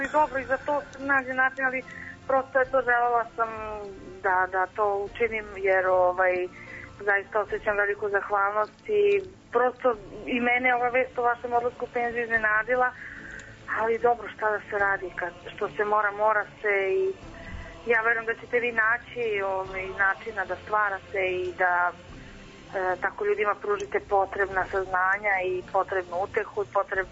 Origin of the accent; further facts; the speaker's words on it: Belgrade, Serbia; tako da ja sam u stvari iz Beograda, to više volim da kažem.